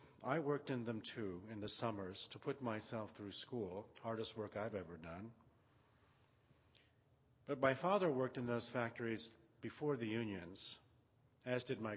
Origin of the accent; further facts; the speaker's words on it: Detroit, Michigan, United States; Of all the lines in Marge Piercy's difficult poem about Detroit, my hometown, that's the one that stands up for me.